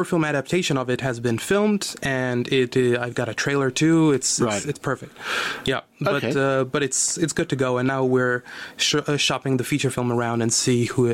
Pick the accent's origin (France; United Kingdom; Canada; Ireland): France; Auvergne-Rhône-Alpes; now in Los Angeles, United States; I am somebody from the Pays de Gex, so I'm used to the cold.